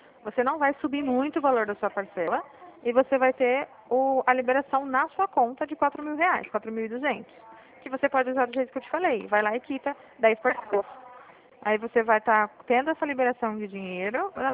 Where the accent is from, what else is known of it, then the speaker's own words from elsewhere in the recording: Dracena, São Paulo, Brazil; also born or lived in Bauru; Eu sou de Dracena. O meu DDD é 14, tá? Porque eu morava em Bauru até o ano passado.